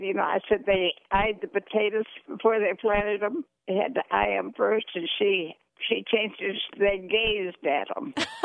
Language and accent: English; Oklahoma City, Oklahoma, United States; I did. I grew up in Oklahoma City.